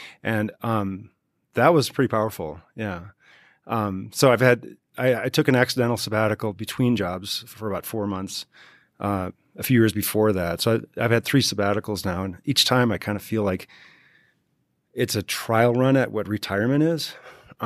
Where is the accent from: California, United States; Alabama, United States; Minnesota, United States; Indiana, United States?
Minnesota, United States; Okay. I'm from Minnesota.